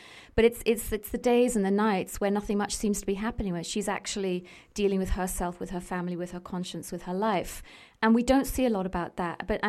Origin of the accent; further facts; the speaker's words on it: Hong Kong; my experiences being born and raised in Hong Kong, it was very common for people to talk about similar situations